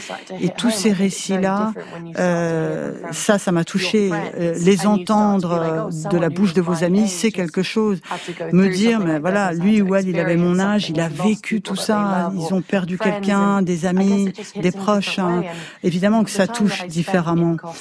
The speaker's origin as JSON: {"language": "French", "country": "Kosovo", "also_born_or_lived": "London, United Kingdom", "first_language": "Albanian", "second_language": "French", "said": "appris l'anglais à partir du moment où j'ai été scolarisée. Et puis après, donc l'anglais est devenu ma première langue. Ensuite, ça a été de nouveau l'albanais quand je suis retournée au Kosovo."}